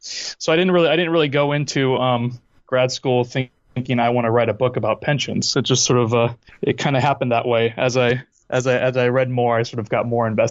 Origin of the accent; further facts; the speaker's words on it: California, United States; But I grew up in California.